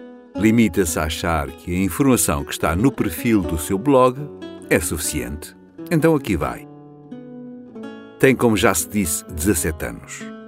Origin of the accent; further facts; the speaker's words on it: Lisbon, Portugal; born there; Tenho 57 anos, pois nasci em Lisboa em 5 de julho de 1949.